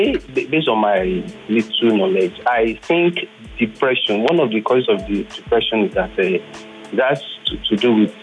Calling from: Ajah, Lagos, Nigeria; calling from Ajah.

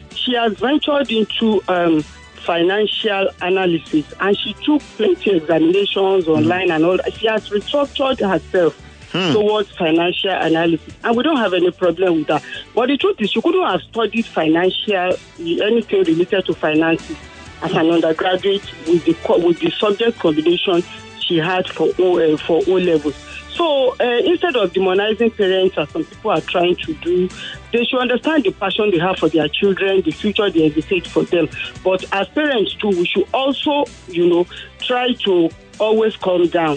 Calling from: Ikeja, Lagos, Nigeria; I'm calling from Ikeja.

